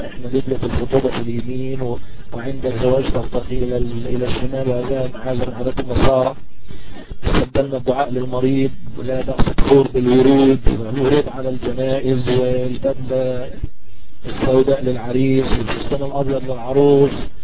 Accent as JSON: {"language": "Arabic", "country": "Egypt", "said": "اللي احنا بنسميه والعياذ بالله عندنا في مصر"}